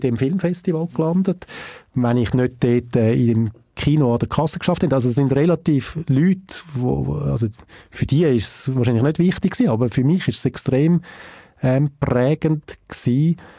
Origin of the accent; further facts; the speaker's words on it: Winterthur, Zurich, Switzerland; Ich komme ja aus einer Arbeiterfamilie. Mein Vater war Arbeiter gsi, der Sulzer. Bin zu Winterthur aufgewachsen